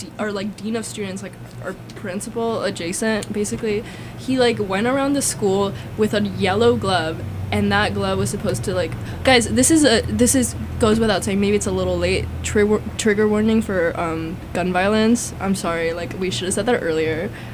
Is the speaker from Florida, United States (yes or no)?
yes; Miami, Florida, United States